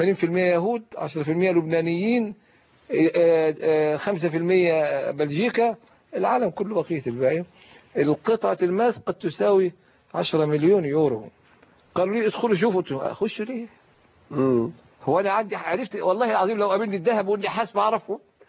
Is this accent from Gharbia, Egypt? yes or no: yes; El Mahalla El Kubra, Gharbia, Egypt; في مدينتي البسيطة المتواضعة المحلة الكبرى